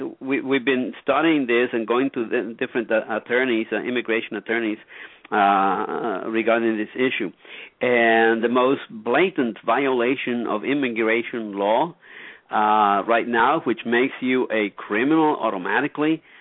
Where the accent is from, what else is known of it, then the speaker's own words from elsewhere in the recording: Puerto Rico; I am originally from Puerto Rico. We're born U.S. citizens. We all have accents, you see, you know.